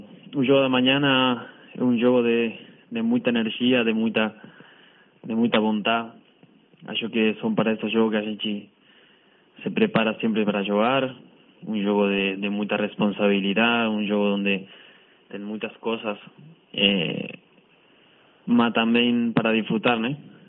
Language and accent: Spanish; Argentina; estoy contento de estar acá en Argentina, de enfrentar un rival como Central en mi país.